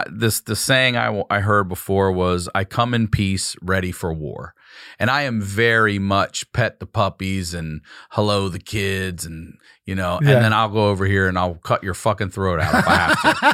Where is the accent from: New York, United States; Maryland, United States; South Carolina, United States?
Maryland, United States; Baltimore; I'm from Maryland? Baltimore.